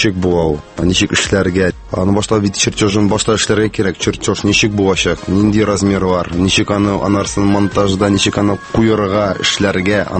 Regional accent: Tatarstan, Russia; Үземнең Кама тамагына да кайттым да, һәм Зәй районнарында. Җәйләрен инде хамашым авылда булдым.

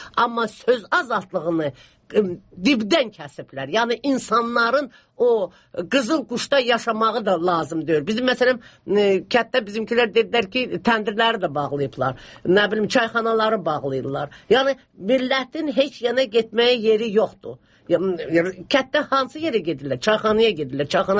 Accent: Nakhchivan, Azerbaijan; mən özüm Naxçıvanlıyam, Babək rayonundayım.

